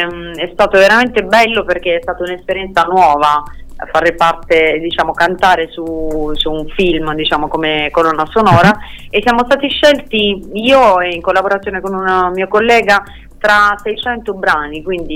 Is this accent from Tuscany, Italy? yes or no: no; Gravina in Puglia, Apulia, Italy; now in Altamura, Italy; non sono neanche di Matera peraltro, sono di Gravina e vivo ad Altamura